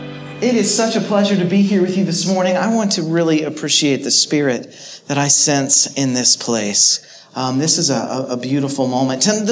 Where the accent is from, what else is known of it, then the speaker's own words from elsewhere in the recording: the South, United States; I'm from the South, back on the East Coast. So I need you to speak up this morning.